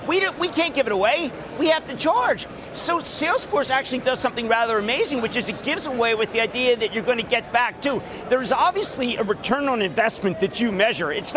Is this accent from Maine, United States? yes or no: no; New Jersey, United States; Let's start with Michael in my home state of New Jersey.